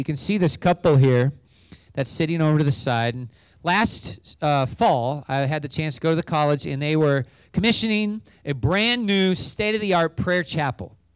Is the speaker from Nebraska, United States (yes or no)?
yes; Grand Island, Nebraska, United States; I'm from Grand Island. My kids go to Northwest, also Class B school.